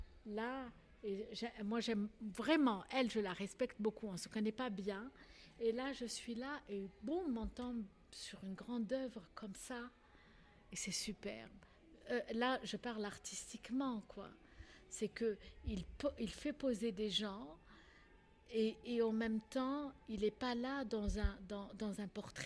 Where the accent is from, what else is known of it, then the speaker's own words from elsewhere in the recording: Tunis, Tunis Governorate, Tunisia; Je viens de Tunis, je suis arabe, musulmane